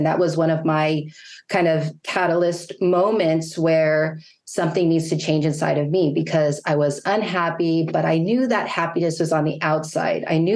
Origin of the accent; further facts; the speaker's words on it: Wilmington, United States; So when people know that I come from Wilmington, they're like, wait, what, where are you coming from?